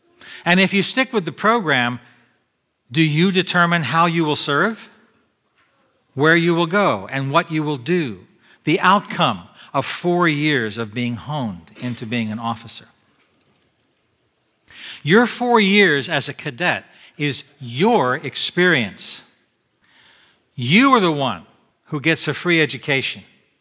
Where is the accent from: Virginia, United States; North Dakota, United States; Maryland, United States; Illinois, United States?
Maryland, United States; Annapolis; This is Horn Point, down a few blocks from where I grew up in Eastport.